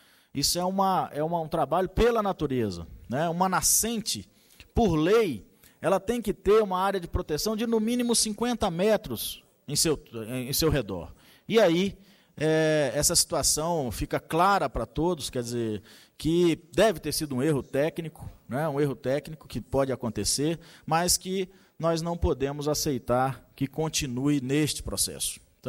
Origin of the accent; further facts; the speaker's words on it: Northeast Region, Brazil; now in Brasília, Brazil; como nordestinos que migramos e fizemos a nossa vida aqui